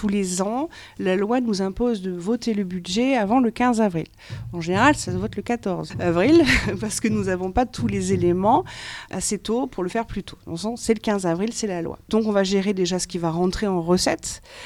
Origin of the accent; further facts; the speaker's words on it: Saint-Basile-de-la-Roche, Nouvelle-Aquitaine, France; also born or lived in Argentat; suis revenue en Corrèze, puisque je suis originaire d'ici, je suis d'Argentat, enfin plutôt de Saint-Basile-de-la-Roche, où j'étais à l'école à Saint-Basile-de-la-Roche, j'étais au collège d'Argentat.